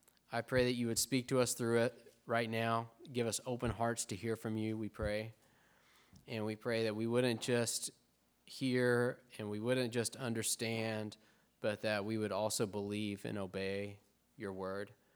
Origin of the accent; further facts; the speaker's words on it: Arkansas, United States; As you may remember, I'm from Arkansas, and something about Arkansas is there are no hurricanes there.